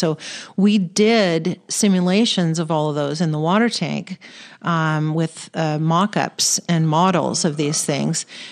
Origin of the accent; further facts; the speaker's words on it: Pacific Northwest, United States; But while I was growing up in the Pacific Northwest, my dad had a telescope